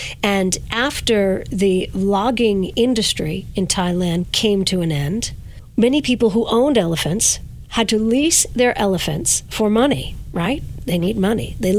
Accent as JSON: {"language": "English", "town": "Verplanck", "region": "New York", "country": "United States", "tie": "born or raised there", "said": "had a wonderful Mother's Day drive-through celebration in my hometown of Verplank."}